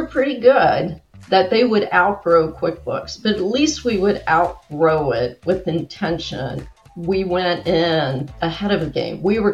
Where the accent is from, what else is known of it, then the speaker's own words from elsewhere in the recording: United States; I'm a little bit of an oddity as an American woman.